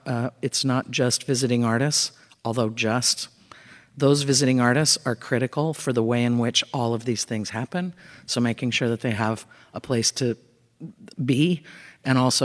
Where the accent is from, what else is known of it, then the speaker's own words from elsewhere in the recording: West Coast, United States; I was in Los Angeles prior.